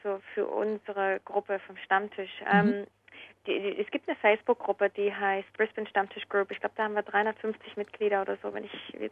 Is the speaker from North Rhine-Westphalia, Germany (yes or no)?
no; Jena, Thuringia, Germany; Ja, also ich bin aus Jena. Das ist in Thüringen.